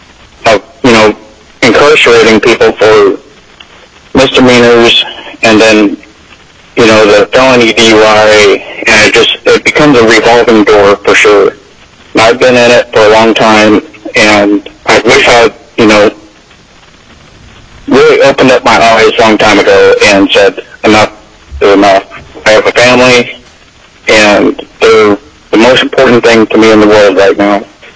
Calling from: Fairbanks, Alaska, United States; I'm calling from Fairbanks, Alaska.

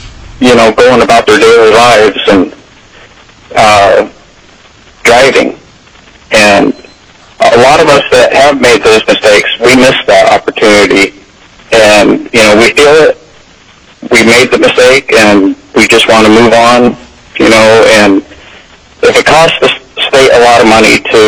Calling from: Fairbanks, Alaska, United States; I'm calling from Fairbanks, Alaska.

